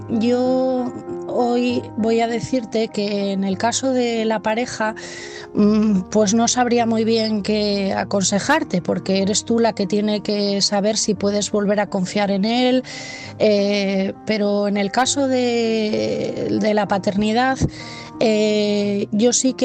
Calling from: Asturias, Spain; de Asturias

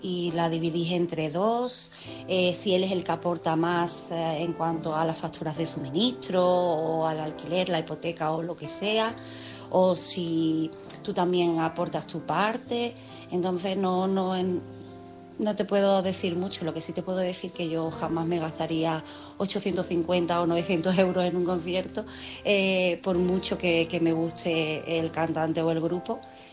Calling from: Cádiz, Andalusia, Spain; corresponsal de Cádiz

